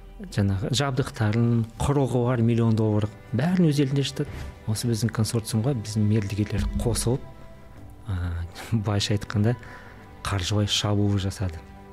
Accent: Karaganda, Karaganda Region, Kazakhstan; Мен негізі Қарағандылықпын. Қарағандының Майқұдық ауданында туып өскен, Майқұдықтамын. Әке шешем сол Майқұдықтың жанындағы Қызылқұдық деген ауылдан болды. Сол бала кезім Майқұдықта өтті. Енді мен 6 балалық семьяда дүниеге

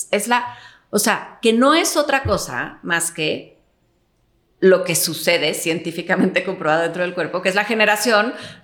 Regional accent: Mexico; yo sí soy de México

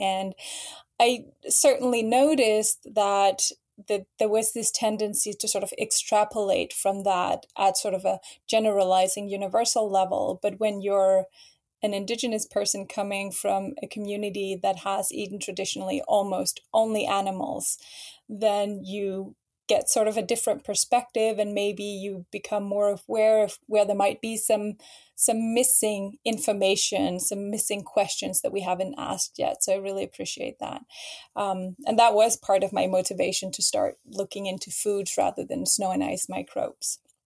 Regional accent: Greenland; also born or lived in Denmark; I was born and raised in Greenland, but lived a lot of my life in Denmark.

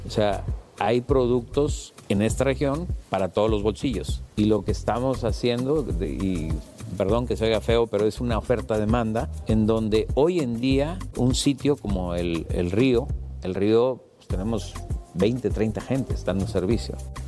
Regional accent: Monterrey, Nuevo León, Mexico; Yo soy de Monterrey, vivo en Monterrey, 3 horas de aquí

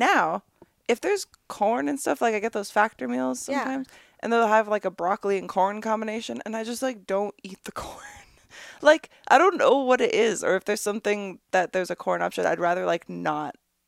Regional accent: Michigan, United States; I used to eat so much corn in Michigan. Like, growing up in Michigan, you just eat corn.

